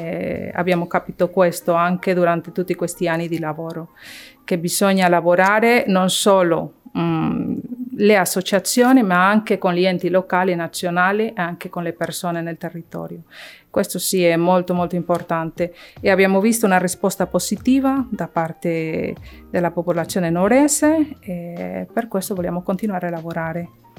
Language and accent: Italian; Panama; Italian is a second language; moved away as an adult; now in Italy; Io vengo da Panama, nell'Hispano America. E quando sono arrivata qui in Sardegna mi sono trovata che dovevo reinventarmi, dovevo imparare una lingua